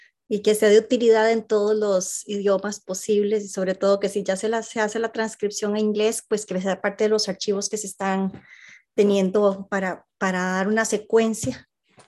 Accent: San José, Costa Rica; born there; de nacimiento 4 de junio del 1974 y nací en San José, Costa Rica.

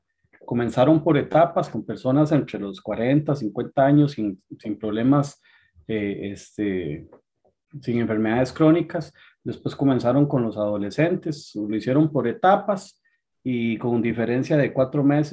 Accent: Heredia, Costa Rica; born there; 28 de octubre de 1977, nací en Heredia, Costa Rica.

